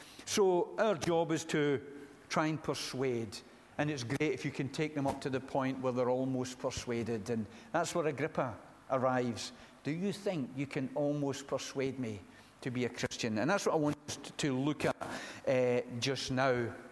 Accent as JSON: {"language": "English", "town": "Glasgow", "region": "Scotland", "country": "United Kingdom", "tie": "born there", "said": "I was born in Glasgow. I wasn't born into a Christian family."}